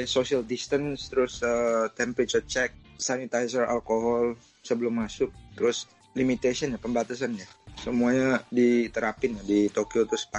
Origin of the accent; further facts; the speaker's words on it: Indonesia; moved away as an adult; also born or lived in Australia; now in Japan; Saya umur 19 pindah dari Indonesia ke Sydney.